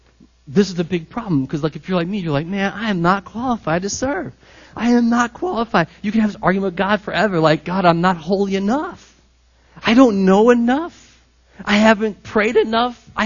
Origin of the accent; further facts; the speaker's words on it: Midwest, United States; Because I'm like from the Midwest, I'm pale, and I'm slightly overweight.